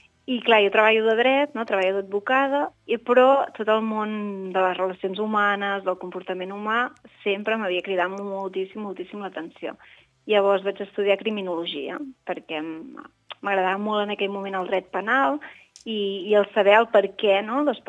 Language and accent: Catalan; Ripoll, Catalonia, Spain; Jo soc de Ripoll, no? I fins i tot persones que em coneixen de Ripoll